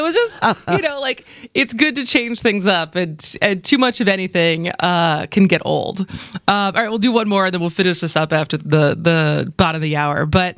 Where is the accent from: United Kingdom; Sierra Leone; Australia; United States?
United States; Milwaukee, Wisconsin; we said that we're from Wisconsin and we put our little pin in the map